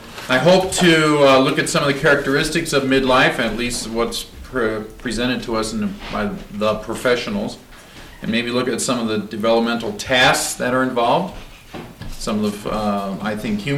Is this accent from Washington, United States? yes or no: yes; Redmond, Washington, United States; I'm from Redmond, Washington.